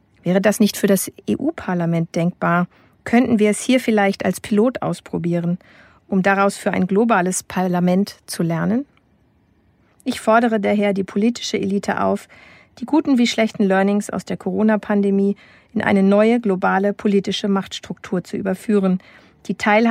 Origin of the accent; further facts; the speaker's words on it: Hamburg, Germany; desto mehr werde ich mich in meinem Fall als Hamburgerin fühlen